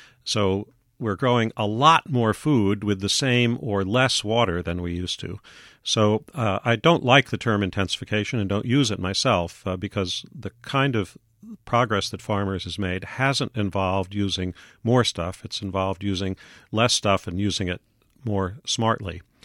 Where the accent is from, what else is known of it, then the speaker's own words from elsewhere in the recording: Manhattan, New York, United States; I come from Manhattan, and of course I'm a believer in vertical cities.